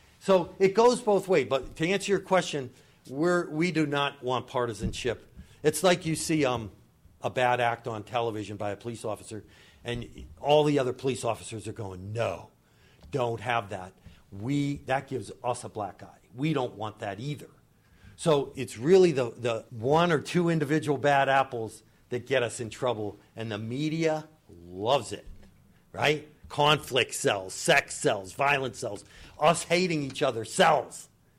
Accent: Erie, Pennsylvania, United States; I took advantage of the fact I was from Erie.

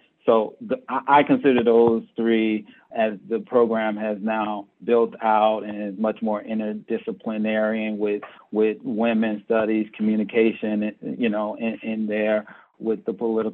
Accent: Erie, Pennsylvania, United States; You know, I'm from Erie. I grew up on the West Bayfront. And so it was an area of where families took care of each other.

